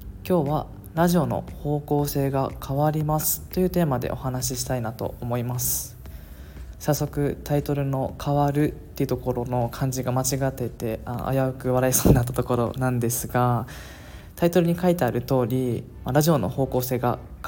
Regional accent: Okinawa, Japan; now in Malaysia; 確実に僕地元沖縄なんですけど、沖縄に帰省した時に完全に自分の生活ルーティーンが崩れたことがきっかけで、今はもうマレーシアに戻ってきているんですが

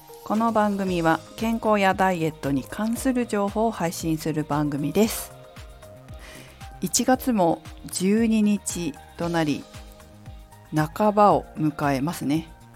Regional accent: Fukushima, Japan; moved away as an adult; now in Tokyo, Japan; 最初は福島、地元の福島で働いてたんですけど、まあ、東京に出てきて、東京のフィットネスクラブで働き始めた

